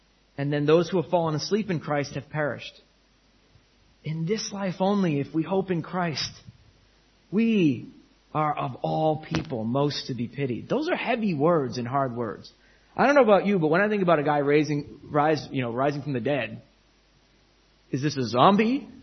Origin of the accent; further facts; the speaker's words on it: New England, United States; I grew up in the Roman Catholic Church in New England